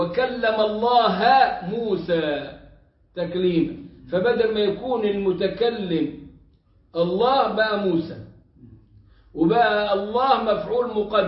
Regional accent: Egypt; إحنا كان عندنا في مصر الجمعية الشرعية قاعدة عريضة وأهل سنة والتزام غير عادي

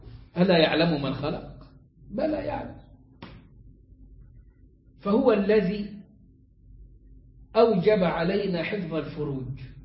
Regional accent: Egypt; عندنا في مصر في الصعيد بيخلص عليه

